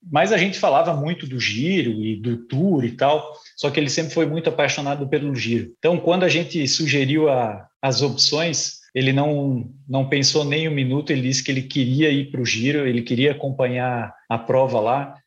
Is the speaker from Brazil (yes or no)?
yes; Santa Catarina, Brazil; Venho de uma cidade do interior, daqui de Santa Catarina, e a bicicleta fazia parte, era o nosso meio de transporte, a locomoção.